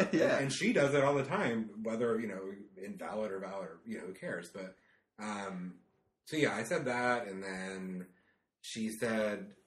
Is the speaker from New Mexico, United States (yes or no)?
no; New Jersey, United States; I'm from New Jersey. I grew up in a trailer park.